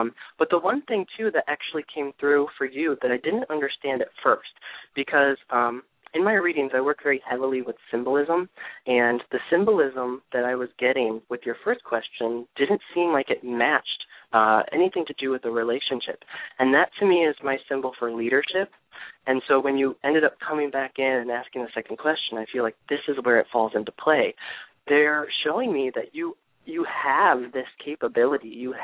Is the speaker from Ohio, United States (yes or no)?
yes; Ohio, United States; and I'm from Ohio, so when I hear, like, Midwestern states